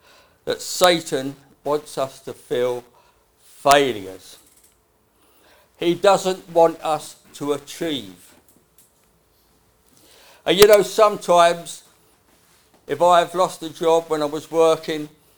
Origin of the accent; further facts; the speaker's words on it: East of England, United Kingdom; Not quite a Cockney, although my father was a Cockney, but I was born in Essex. So I'm an Essex boy, a wheeler dealer, you know what I mean, type of thing.